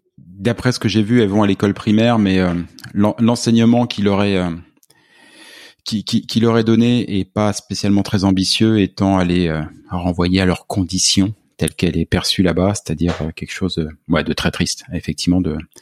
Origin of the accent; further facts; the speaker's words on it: France; puisque je suis français